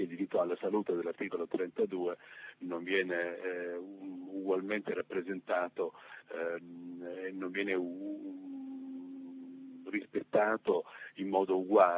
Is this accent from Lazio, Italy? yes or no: no; Calabria, Italy; born there; La differenza di trattamento fra i cittadini che so io della Toscana, dove io abito, e quelli della Calabria, dove io sono nato, è una differenza molto marcata.